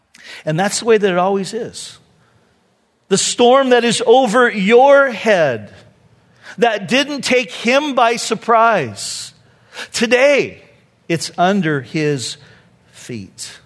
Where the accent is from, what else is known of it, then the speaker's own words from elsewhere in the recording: Santa Ana, California, United States; Okay, I grew up in Santa Ana. It was a rough place.